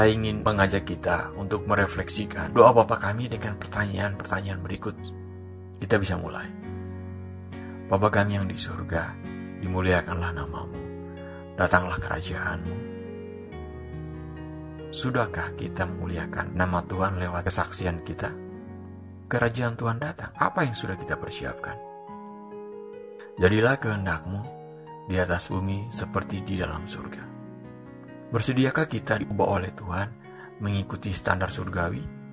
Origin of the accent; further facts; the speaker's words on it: East Nusa Tenggara, Indonesia; saya berasal dari Pulau Timur, di sebuah daerah yang berbatasan langsung dengan Timor Leste, yang jaraknya seperlemparan batu. Di kampung kami sumber air jauh, sehingga kami perlu berjalan kurang lebih 2 km.